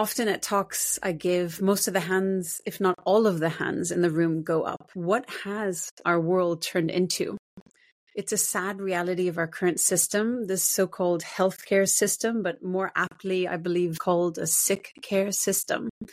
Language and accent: English; New York City, New York, United States; born there; also born or lived in London / Florida / Shanghai / Buenos Aires; I was born in New York City to an Irish mother and German father, and since went on to live in 9 countries and places across Europe and the US, Shanghai, and Buenos Aires.